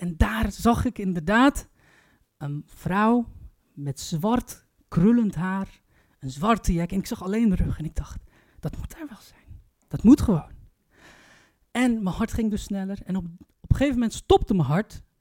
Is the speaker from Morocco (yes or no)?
no; Turkey; Jullie vergeten één detail. Ik ben Turks.